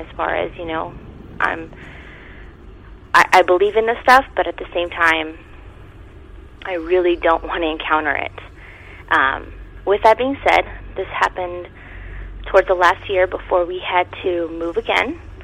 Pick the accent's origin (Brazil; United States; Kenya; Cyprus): United States; California; I'm originally from California, but I'm a dependent of a military member in the service, so I move around a lot.